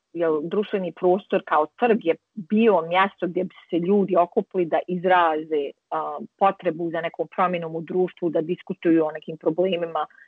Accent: Banja Luka, Republika Srpska, Bosnia & Herzegovina; jer je to moj rodni grad, to je moje lično iskustvo

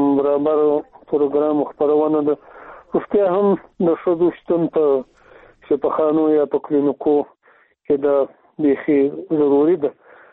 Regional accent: Afghanistan

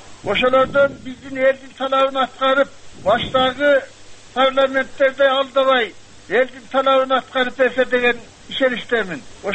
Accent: Bishkek, Kyrgyzstan; Ак Өргөдөнмүн.

